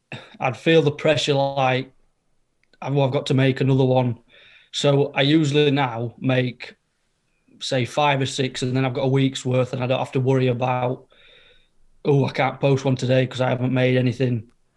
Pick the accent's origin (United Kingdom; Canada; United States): United Kingdom; Yorkshire and the Humber; Yorkshire. West Yorkshire.